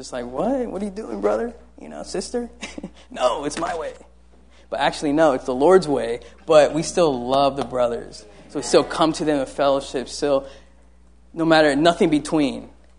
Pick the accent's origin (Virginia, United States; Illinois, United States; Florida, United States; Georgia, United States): Florida, United States; in Florida, I'm from Florida, I never walked, you know, it's too hot to walk.